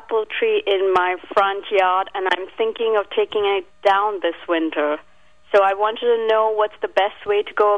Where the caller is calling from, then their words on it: Warminster, Pennsylvania, United States; I'm from Warminster, Pennsylvania.